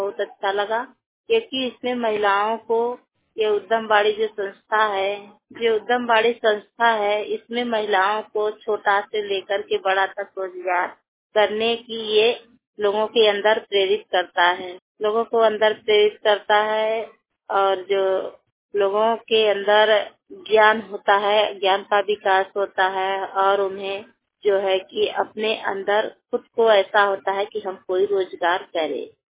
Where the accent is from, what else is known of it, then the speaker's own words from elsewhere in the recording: Narsua, India; और मैं जो है कि नरसुआ गांव की रहने वाली हूँ।